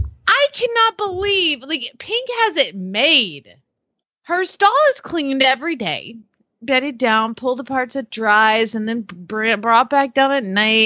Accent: Phoenix, Arizona, United States; from Phoenix, Arizona

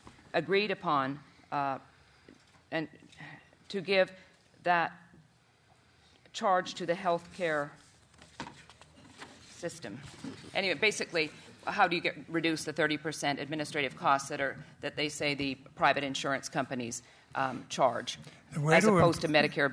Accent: Canada; I grew up in Canada under a single-payer system

